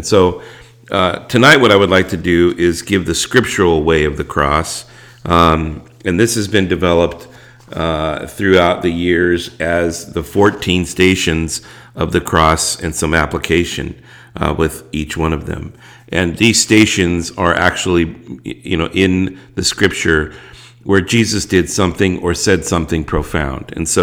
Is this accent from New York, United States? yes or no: no; California, United States; Now, I was born in Southern California, been here my whole life, and was a Catholic from birth.